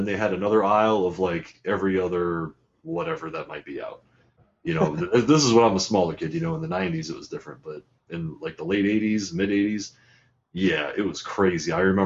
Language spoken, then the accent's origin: English; Ohio, United States; I'm from Ohio.